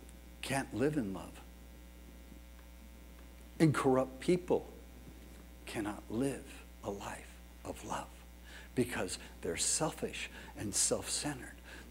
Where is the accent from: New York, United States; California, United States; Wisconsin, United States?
California, United States; Encino; I grew up in white America. I grew up in the San Fernando Valley in Encino. If you couldn't get any whiter than Encino. And I went to Reseda High School, and it was a white high school.